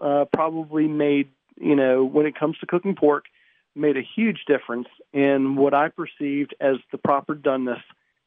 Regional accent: Richmond, United States; yes, I'm from Richmond, and yes, I know Tuffy Stone

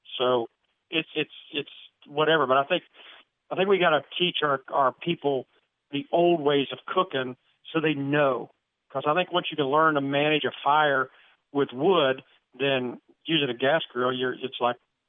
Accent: Kentucky, United States; I'm from Kentucky. I'll eat whatever I kill.

